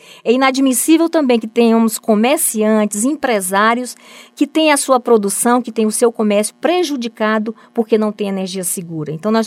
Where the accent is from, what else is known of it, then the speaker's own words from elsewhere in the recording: Ceará, Brazil; now in Roraima, Brazil; Eu sou cearense, mas já moro em Roraima há 30 anos